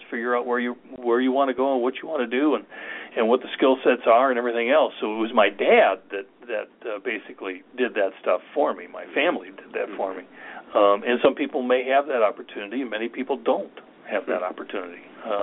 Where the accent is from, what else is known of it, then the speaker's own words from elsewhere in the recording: Plano, Texas, United States; there's a couple of VFW posts, one in my hometown, Plano, that is not doing very well.